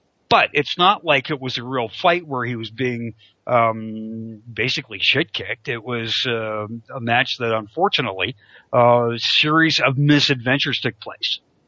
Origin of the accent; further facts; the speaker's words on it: Canada; Well, as a Canadian, I haven't really had to worry about it too much because of, you know, healthcare.